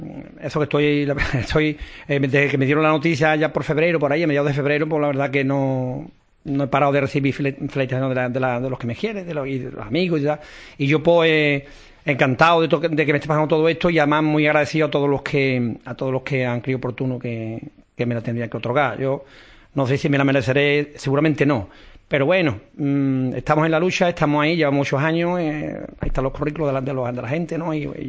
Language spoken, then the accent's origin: Spanish; Zapatales, Andalusia, Spain; also born or lived in Las Cabezas de San Juan; Después nosotros nos fuimos a una pedanía de los Palacios, Zapatales, y ahí empecé yo.